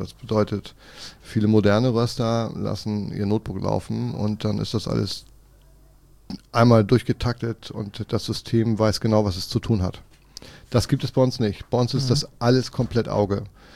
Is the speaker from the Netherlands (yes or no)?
no; Kiel, Schleswig-Holstein, Germany; Bin tatsächlich gebürtiger Kieler und wohne auch noch im Umkreis von Kiel.